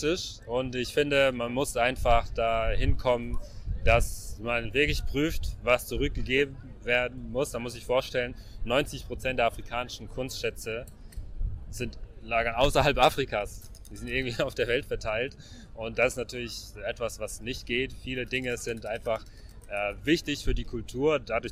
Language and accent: German; Cameroon; unter anderem auch mein Heimatland Kamerun war auch eine deutsche Kolonie.